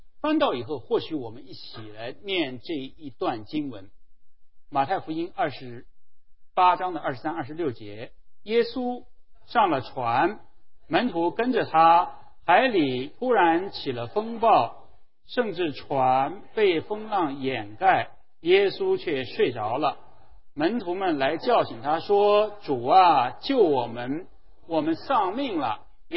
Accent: China; 我们中国人叫祸不单行啊

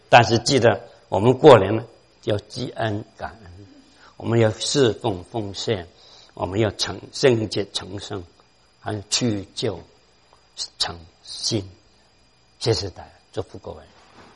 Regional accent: Hong Kong; 我们从香港来的，现在香港的环境非常问题。

